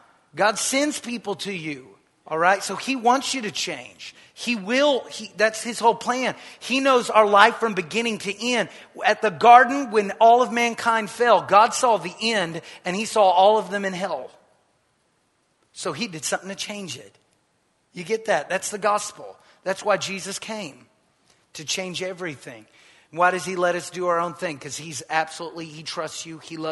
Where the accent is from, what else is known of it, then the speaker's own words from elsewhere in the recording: United States; So let me tell you this as American